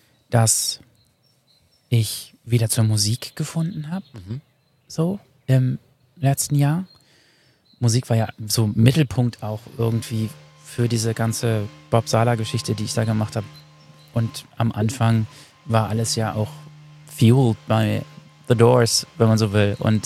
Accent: North Rhine-Westphalia, Germany; Ich komme aus Ostwestfalen.

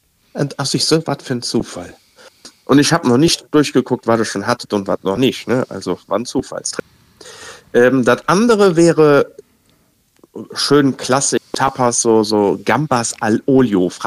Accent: Cologne, North Rhine-Westphalia, Germany; als Kölner

